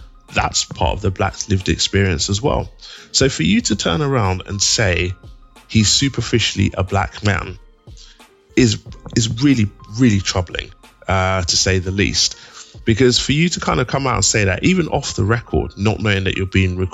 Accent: London, United Kingdom; I grew up in East London. You know, both my parents, raised by both of my parents. My dad was civil servant for the Nigerian government.

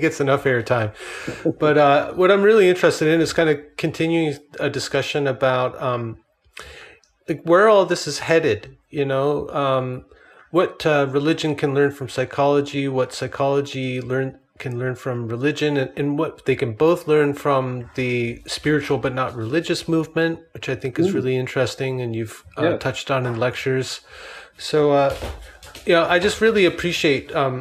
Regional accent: Canada; Yeah, I'm Canadian.

